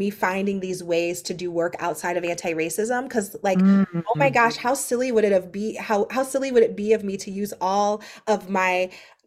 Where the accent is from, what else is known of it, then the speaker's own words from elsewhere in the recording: Akron, Ohio, United States; I own a bookstore in my hometown of Akron, Ohio.